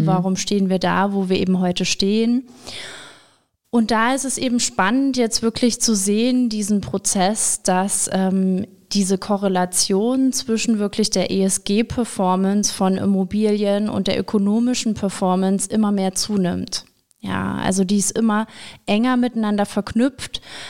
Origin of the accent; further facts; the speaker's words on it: Dresden, Saxony, Germany; moved away as an adult; Also ich komme ja aus Dresden und bin damals dann wirklich mit 18 schon das erste Mal nach Düsseldorf gegangen